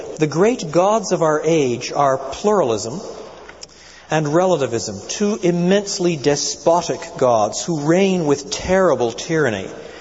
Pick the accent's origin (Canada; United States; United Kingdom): Canada; French Canada; I grew up in French Canada in the lean years, where a big church had 30 people.